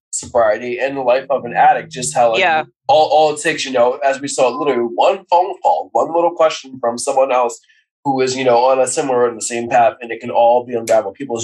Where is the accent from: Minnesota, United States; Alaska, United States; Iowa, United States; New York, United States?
New York, United States; being from New York, being a New Yorker, I feel like there's a small piece in all of us from that lovely state